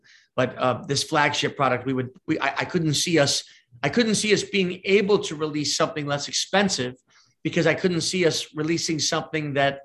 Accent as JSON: {"language": "English", "country": "United States", "said": "I'm an American entrepreneur with roots in England."}